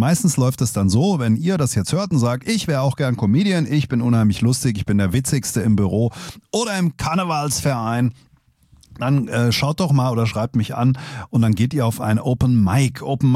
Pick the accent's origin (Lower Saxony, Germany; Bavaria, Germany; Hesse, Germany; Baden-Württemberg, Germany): Hesse, Germany; da sind wir Hesse all weg, sind wir all fort